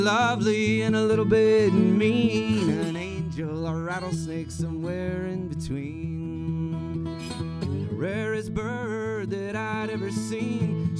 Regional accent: Randolph, Ohio, United States; born there; I was born near Kent, Ohio. Randolph, Ohio.

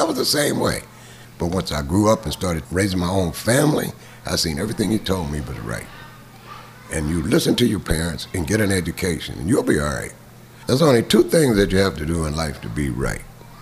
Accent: St. Louis, Missouri, United States; born there; also born or lived in Vancouver, Washington; now in Pittsburgh, United States; I was born in St. Louis, Missouri. But during the war, I moved out west to Vancouver, Washington.

